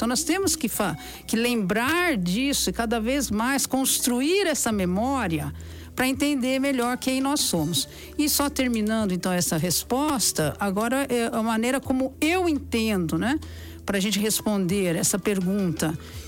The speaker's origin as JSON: {"language": "Portuguese", "country": "Brazil", "said": "Sobre quem somos nós brasileiros, né? Essa é uma questão que estranhamente ela é mal resolvida para nós. Nós brasileiros parece que ainda não nos demos conta"}